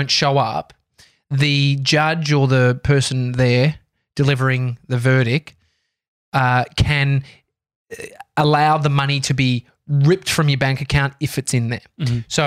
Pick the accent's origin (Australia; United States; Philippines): Australia; It was a bogan way of saying it. I'm Australian.